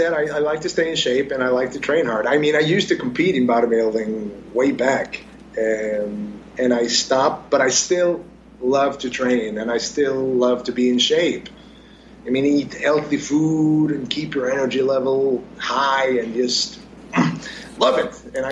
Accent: Sweden; English is a second language; I'm from Sweden, so.

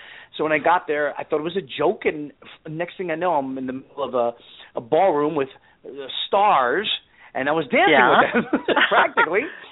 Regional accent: Bronx, New York, United States; my dad was born and raised in New York, and I'm a Bronx boy.

